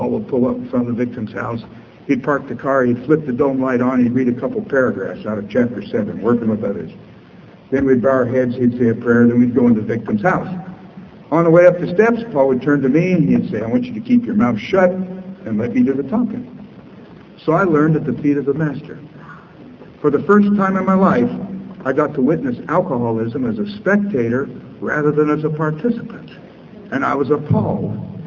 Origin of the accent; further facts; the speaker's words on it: Lincoln, Nebraska, United States; I'm an alcoholic and I'm from Lincoln, Nebraska.